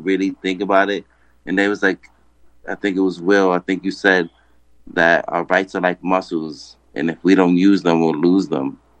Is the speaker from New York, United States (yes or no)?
yes; Bronx, New York, United States; Well, you know, I'm from the Bronx, New York, so I had a lot of run-ins with the cops, man.